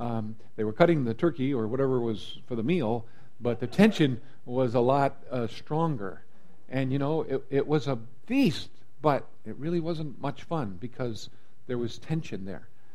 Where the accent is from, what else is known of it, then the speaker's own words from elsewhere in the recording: New York, United States; I grew up in Seneca County, New York, and one of the kind of the jokes in our community was a brother and a sister who lived together